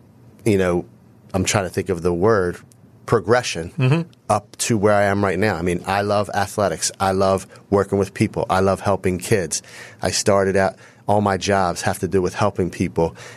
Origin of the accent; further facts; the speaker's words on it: Philadelphia, Pennsylvania, United States; I grew up in Fox Chase in Northeast Philadelphia near the Fox Chase Playground, Eddie Pollock Rec